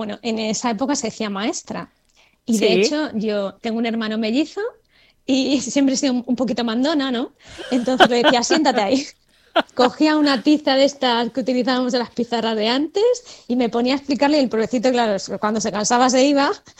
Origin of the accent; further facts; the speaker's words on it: Talavera de la Reina, Castilla-La Mancha, Spain; born there; En Talavera de la Reina, Toledo.